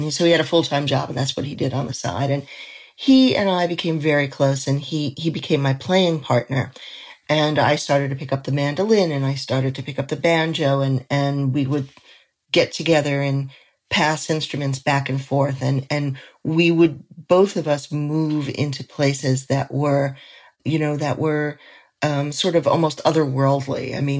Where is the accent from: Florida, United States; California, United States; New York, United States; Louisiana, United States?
New York, United States; Forest Hills; who was from my town where I grew up and in Forest Hills, New York. and which is outside of Manhattan